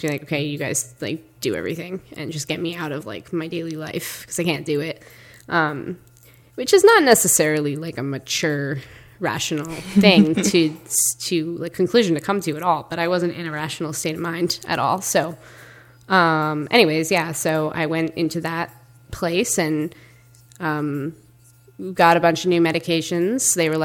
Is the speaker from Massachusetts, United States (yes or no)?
yes; Ipswich, Massachusetts, United States; now in Amherst, United States; So I'm 24 and a half, and I'm from Ipswich, Massachusetts, which is only a couple hours north of where we are now, which is technically Amherst, Mass, on Hampshire campus.